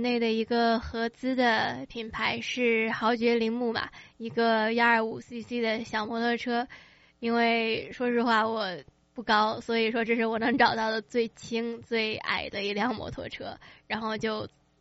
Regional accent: United States; 我几乎是在美国长大的嘛，我12岁移居的美国

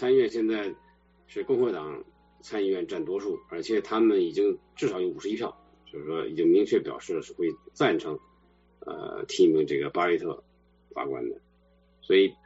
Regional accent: China; 尤其是我们从中国来的人

